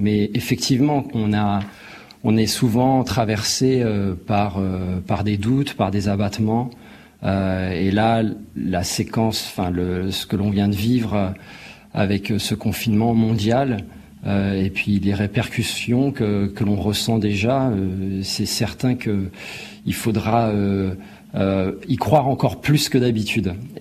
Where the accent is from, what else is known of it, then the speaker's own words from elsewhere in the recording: France; also born or lived in Rwanda; je suis français, mais rwandais également.